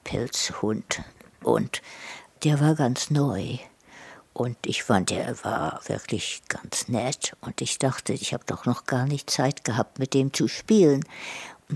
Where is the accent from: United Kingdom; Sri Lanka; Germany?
United Kingdom; England; German is a second language; Ich bin Engländerin. Ich bemühe mich, Deutsch zu sprechen. Ich lese nicht Deutsch. Ich kann ein bisschen lesen.